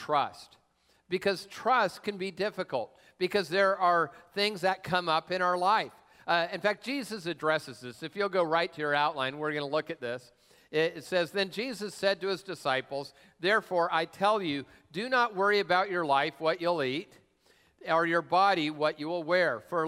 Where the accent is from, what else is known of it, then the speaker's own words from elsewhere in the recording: Tacoma, Washington, United States; My mom, I grew up down in Tacoma